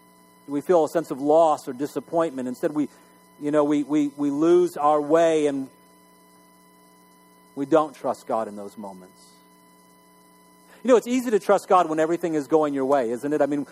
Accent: Ireland; You know, I'm Irish, so, you know, we know how to tell a story anyhow.

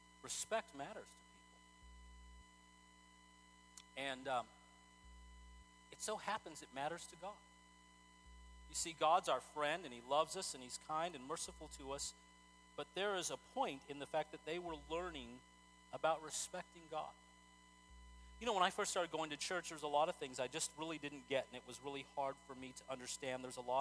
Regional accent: Texas, United States; You know, I remember growing up in Texas, and my brother-in-law was from Boston.

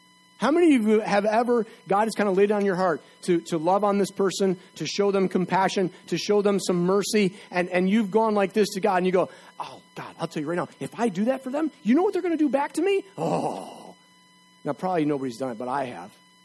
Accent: United States; I mean, yes, I love being an American.

